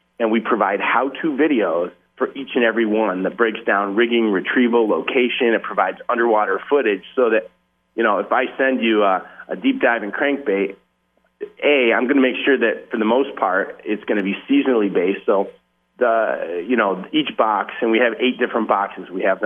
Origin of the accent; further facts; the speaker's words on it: Syracuse, New York, United States; as a kid, I grew up in Syracuse, New York, and I fished down on Nida Lake every chance I got.